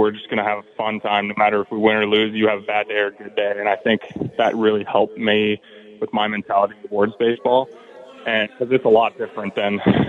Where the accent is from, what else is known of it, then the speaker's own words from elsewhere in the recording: Canada; moved away as an adult; now in United States; Yeah, so I grew up in Canada, moved out west in Canada for 2 years, just for my last 2 years of high school.